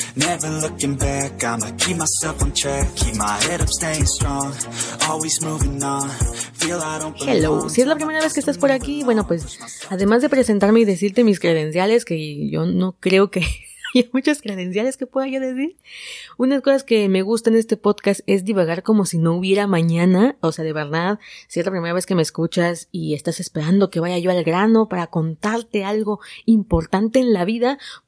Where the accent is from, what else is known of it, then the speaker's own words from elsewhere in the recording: Mexico; Yo soy de México, soy del país de México, pero no vivo en la Ciudad de México.